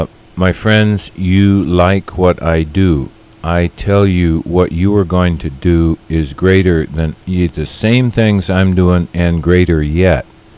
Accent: Santa Cruz, California, United States; because I'm from Santa Cruz

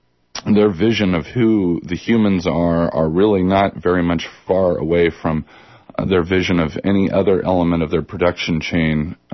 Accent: Eugene, Oregon, United States; now in Portland, United States; I'm from Eugene, and then I moved here.

